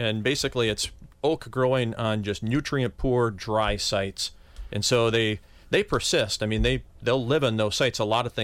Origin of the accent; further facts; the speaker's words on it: Stevens Point, Wisconsin, United States; But if you're in central Wisconsin, I grew up in Stevens Point right around that area.